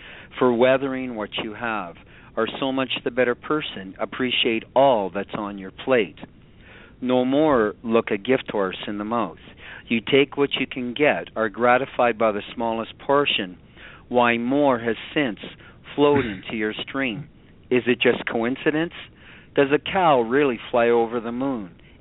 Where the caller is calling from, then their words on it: Canada; Canada, my friend.